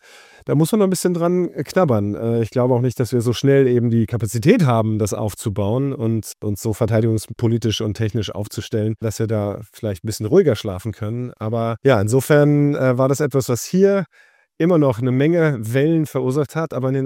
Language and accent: German; Wiesbaden, Hesse, Germany; ich aufgewachsen bin in Wiesbaden, um die Ecke von einem amerikanischen Soldatenhousing.